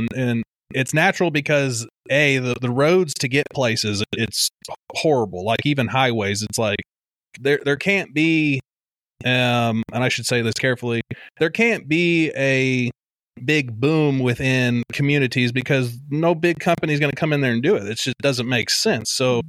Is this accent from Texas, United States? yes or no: no; Springfield, Missouri, United States; And I grew up in Springfield, Missouri, well, south of there a little bit, but it's a lot larger than we're at.